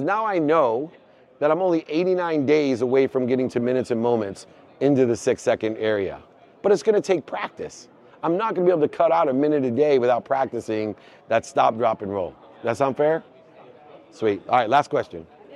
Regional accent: California, United States; I'm from California. We know fires.

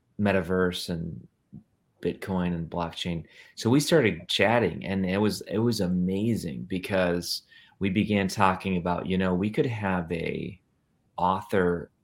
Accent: Wisconsin, United States; Well, that's interesting, because I am from Wisconsin, and there is a joke.

